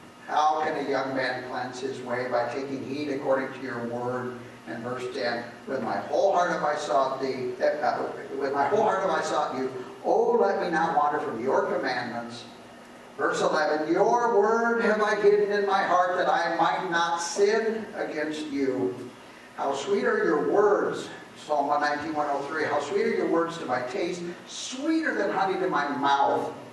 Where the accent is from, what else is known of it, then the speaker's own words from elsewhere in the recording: Sibley, Iowa, United States; From a gal over in, that I grew up with in Sibley, and I recently was back in my church I grew up in, and I preached there.